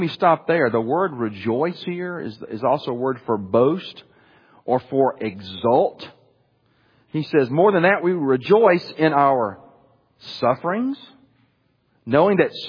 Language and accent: English; Alabama, United States; Now, I'm from Alabama, so I can say that.